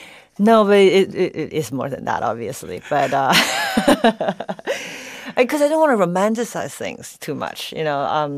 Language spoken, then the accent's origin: English; Beijing, China; now in United States; which I, growing up in Beijing, have always fantasized about and visited.